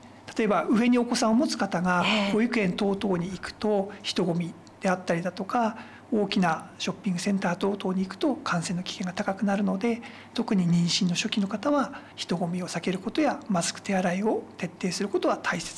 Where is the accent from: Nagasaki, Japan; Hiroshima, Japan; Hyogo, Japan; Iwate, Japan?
Iwate, Japan; Morioka; 出身は盛岡市ですね。